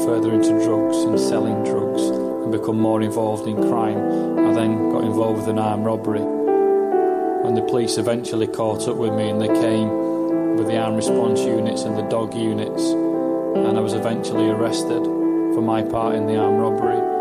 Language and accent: English; Yorkshire and the Humber, United Kingdom; From the age of 11, my life growing up outside Leeds on a rough estate, the kind of estate that buses didn't run on after dark